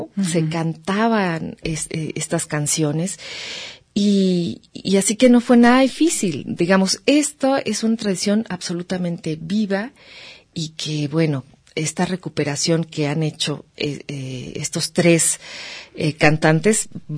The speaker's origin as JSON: {"language": "Spanish", "country": "Mexico", "said": "como mexicanos"}